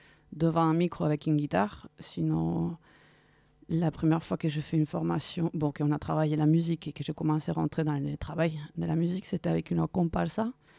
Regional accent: Barcelona, Catalonia, Spain; born there; French is a second language; also born or lived in Cádiz / Brazil; Je suis née à Barcelone et je venais à ce moment-là, j'ai fait mes études à Cadix, c'est le sud de l'Espagne.

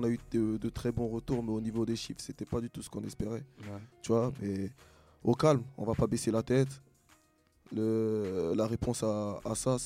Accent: Côte d’Ivoire; nous on est des Ivoiriens

